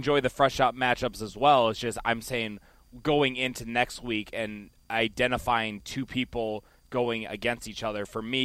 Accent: Michigan, United States; here's this guy that – been in my area, part of my hometown team, and I haven't heard of him, so I'm excited to see. It's like, oh, is he gonna live up to the Michigan legacy?

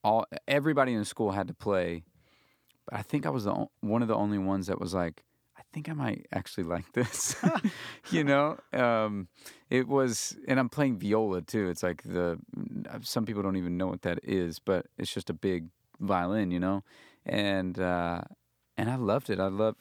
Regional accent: Arkansas, United States; As far as upbringing, like growing up in Arkansas, grew up with, I always feel like this is a, being a parent, I feel like this is a very integral part of my story.

